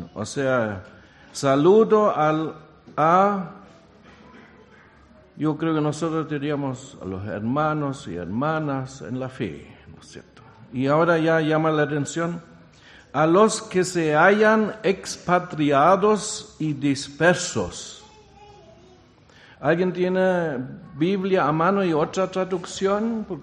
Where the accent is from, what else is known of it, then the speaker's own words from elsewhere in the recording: Germany; Spanish is a second language; now in Chile; 35 años vivo en Chile, pero soy alemán, y siempre digo soy pastor alemán. Ladro, pero no muerdo. Y ya estoy chilenizado